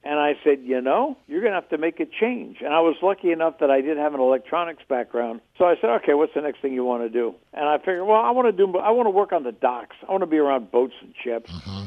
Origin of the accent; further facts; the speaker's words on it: East Coast, United States; Everybody thought he was East Coast mafia. I grew up on the East Coast. I could smell this crap.